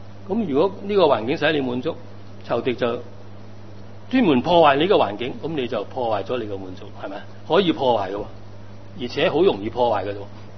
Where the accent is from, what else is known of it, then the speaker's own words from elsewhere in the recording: China; 咁我中國人講嘅知足常樂